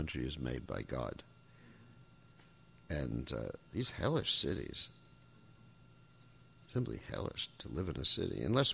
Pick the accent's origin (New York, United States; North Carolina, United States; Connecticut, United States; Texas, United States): New York, United States; I was brought up in New York, and I remember that New York was where the theaters were, the museums were.